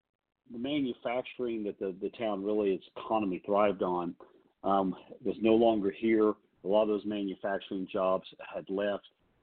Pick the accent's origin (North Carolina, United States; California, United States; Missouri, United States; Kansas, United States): North Carolina, United States; Spruce Pine; So I'm originally from Spruce Pine. I was born and raised here. I moved away for a couple of decades, and about 3 years ago, moved back.